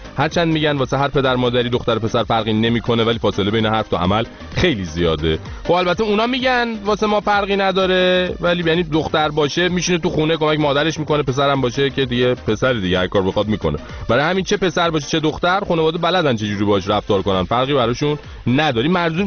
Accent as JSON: {"language": "Persian", "country": "Iran", "said": "با افتخار به دانش آموزان گفتم من ایرانیم،"}